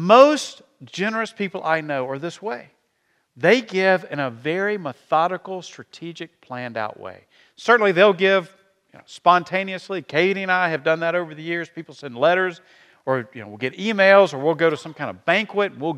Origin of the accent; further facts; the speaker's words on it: Georgia, United States; If you've been around here for a while, you know that I grew up in the Middle Georgia area. I was gone for about 13 years before I came back.